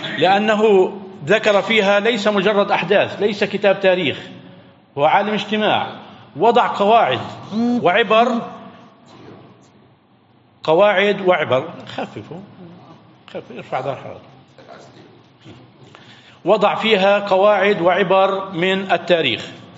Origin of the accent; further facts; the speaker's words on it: Palestine; إلى منطقة البحر الميت عندنا في فلسطين